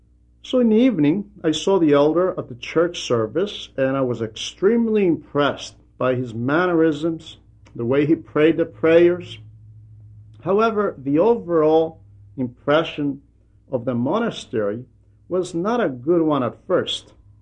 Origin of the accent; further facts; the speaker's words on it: Cyprus; accent: Cypriot; because I always spoke with a strong Cypriot dialect. So I nodded, yes, I am from Cyprus, elder.